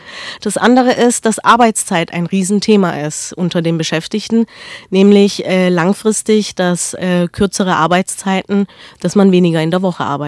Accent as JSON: {"language": "German", "town": "Neu-Ulm", "region": "Bavaria", "country": "Germany", "tie": "born or raised there", "also_born_or_lived": "Ulm", "said": "ich bin gebürtige Ulmerin, bin in Neu-Ulm in Bayern aufgewachsen. Deswegen, naja, gehöre ich nach Baden-Württemberg, Bayern."}